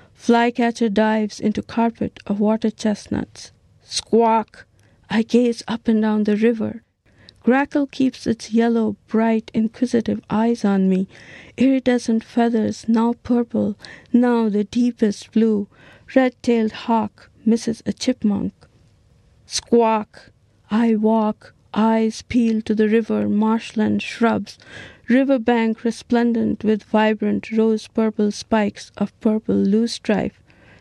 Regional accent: Niskayuna, New York, United States; I'm from Niskayuna, New York. It's about 18 miles from Albany, the capital of New York.

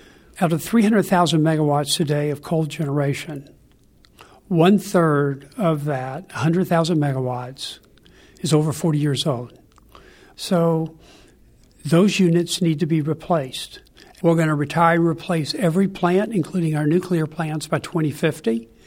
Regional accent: Kentucky, United States; I grew up in Kentucky. As they say in Kentucky, there's only three things you can do: coal mine, moonshine, or get on down the line.

